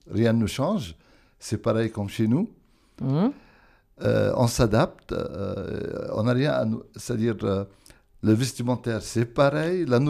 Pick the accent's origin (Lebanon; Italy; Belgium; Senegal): Lebanon; moved away as an adult; now in Chartres, France; je suis Libanais, en France, plutôt à Chartres, depuis 28 ans, marié bientôt 40 ans, 3 enfants, 5 petits-enfants, à la retraite.